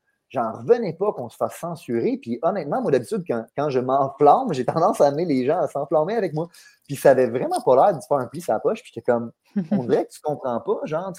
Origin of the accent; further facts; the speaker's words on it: Canada; now in United States; je me suis dit, je suis peut-être plus américain que je suis canadien. Puis honnêtement, je me sens tellement bien ici.